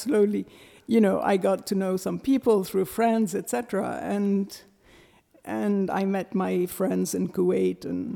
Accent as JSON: {"language": "English", "town": "Beirut", "country": "Lebanon", "also_born_or_lived": "Syria", "said": "I have a love-hate relationship to my home country, or one of my home countries, because Syria is the other. I love it because, well, I love my mother and my father when he was alive, and the family and my friends and the food and the sea. And now Beirut is very ugly"}